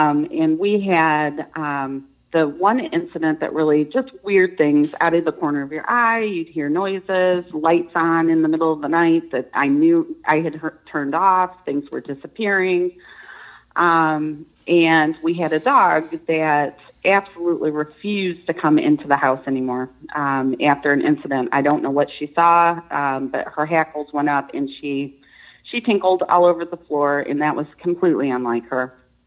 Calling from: Oxford, Michigan, United States; from Oxford, Michigan.

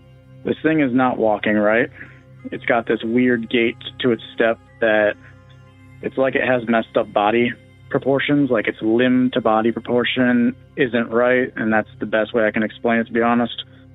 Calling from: Minnesota, United States; I'm from Minnesota.

